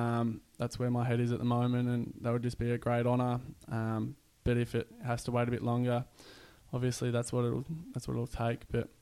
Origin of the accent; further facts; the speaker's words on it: Macedon, Victoria, Australia; also born or lived in Scotland; now in Sydney, Australia; I grew up in Macedon, which is 45 minutes towards Bendigo on the Calder Highway. And I grew up there. Ever since I was one, I moved over from Scotland where I was born and, lived there before moving to Sydney.